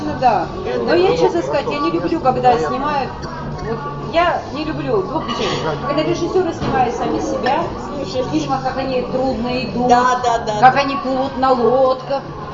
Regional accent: Siberia, Russia; я с Сибири родом, меня никогда не кусал клещ.

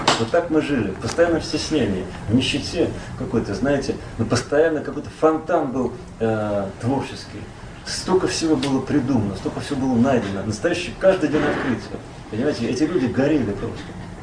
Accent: Moscow, Russia; Я ему по-эстонски ответил, я из Москвы.

